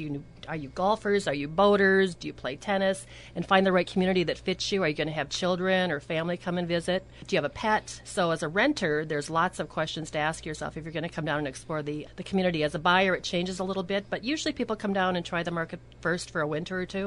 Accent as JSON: {"language": "English", "region": "Minnesota", "country": "United States", "tie": "born or raised there", "lives_now": "Fort Myers, United States", "said": "Actually, I'm from Minnesota and spent all of my adult life here and my childhood in the western suburbs of the Twin Cities."}